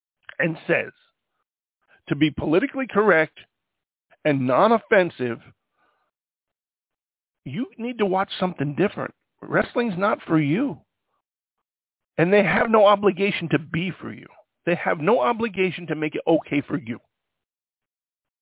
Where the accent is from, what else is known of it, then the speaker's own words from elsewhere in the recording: Ireland; My God, I'm Irish.